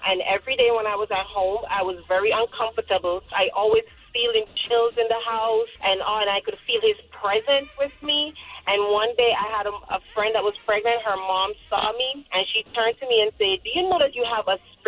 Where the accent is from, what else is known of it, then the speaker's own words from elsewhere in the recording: Jamaica; I'm a Jamaican, so we usually go to the grave.